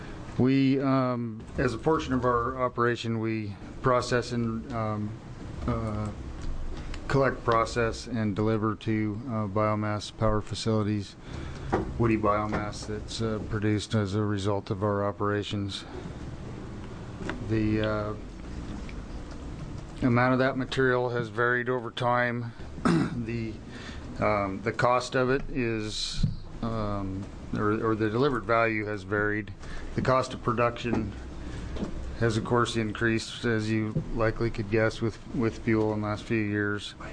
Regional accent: Bend, Oregon, United States; I'm from Bend.

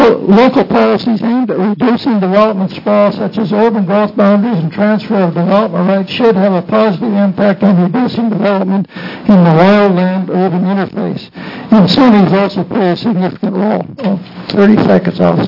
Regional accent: United States; I'm from Marion County

